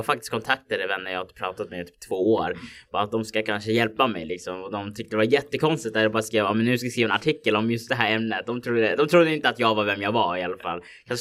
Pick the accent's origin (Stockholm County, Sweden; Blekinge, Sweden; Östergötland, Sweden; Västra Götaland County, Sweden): Stockholm County, Sweden; när jag pratar med dem så tror de inte jag är från Järva alls.